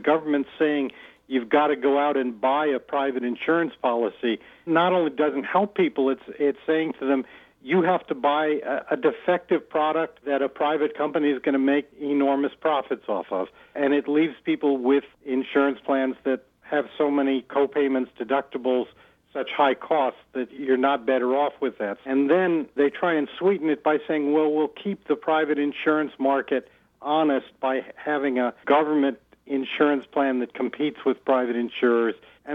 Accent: Massachusetts, United States; The Obama plan, unfortunately, looks a lot like the Massachusetts plan that we're suffering with here in my home state.

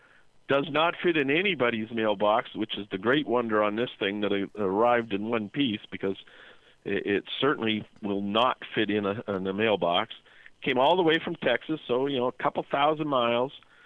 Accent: Toronto, Ontario, Canada; but I'm from Toronto originally.

